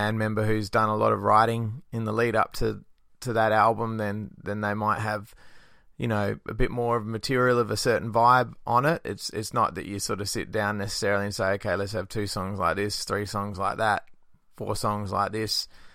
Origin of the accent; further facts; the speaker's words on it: Western Australia, Australia; the progress in my home state of Western Australia hasn't been too bad.